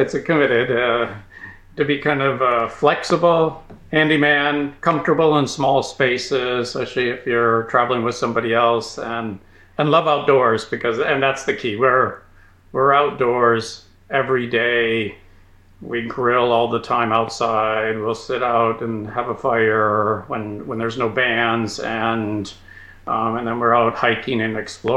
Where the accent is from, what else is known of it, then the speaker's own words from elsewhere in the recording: North Dakota, United States; I grew up in North Dakota. So we headed up to Bismarck, North Dakota.